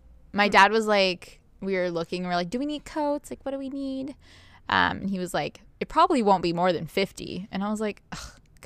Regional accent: Canada; maybe only we know about it because we're Canadian creators

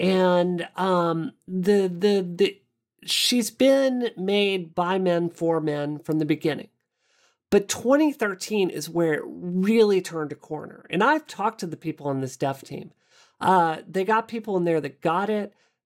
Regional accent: Mississippi, United States; I grew up in Mississippi. I grew up church three times a week.

